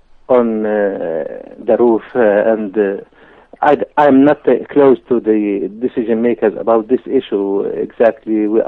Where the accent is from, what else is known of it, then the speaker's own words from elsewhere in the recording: Homs, Homs Governorate, Syria; English is a second language; moved away as an adult; now in United Kingdom; I am from Homs, and I was a teacher in Homs, and I taught in the United Kingdom as well, in Birmingham, in the early 80s in private schools.